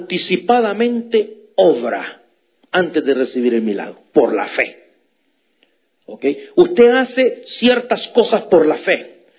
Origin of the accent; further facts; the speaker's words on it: El Salvador; moved away; hubo un tiempo en mi país, en El Salvador, ya estábamos nosotros acá